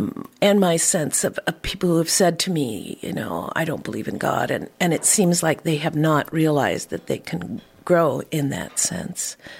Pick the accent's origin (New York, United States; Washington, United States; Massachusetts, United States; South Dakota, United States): Washington, United States; Bellingham; a Jesus People movement that was all the rage at the time in my hometown of Bellingham.